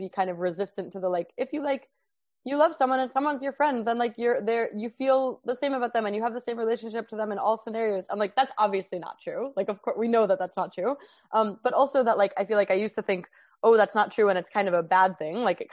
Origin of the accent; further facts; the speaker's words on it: Chicago, Illinois, United States; I'm like Jewish and I'm white and I'm from Chicago